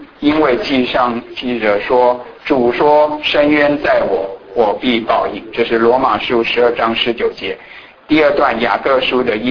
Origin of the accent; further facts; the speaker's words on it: Taiwan; now in United States; 我就告诉我是在台湾长大的，对，所以我那个时候什么叫做保健练习？